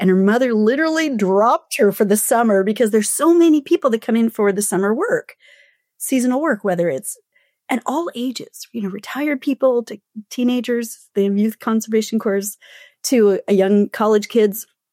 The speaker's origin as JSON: {"language": "English", "town": "San Francisco", "region": "California", "country": "United States", "said": "And I'm from San Francisco, which we get them too."}